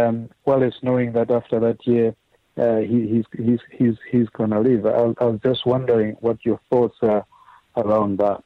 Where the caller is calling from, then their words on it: Dunfermline, Scotland, United Kingdom; I'm calling you from Dunfermline in Scotland.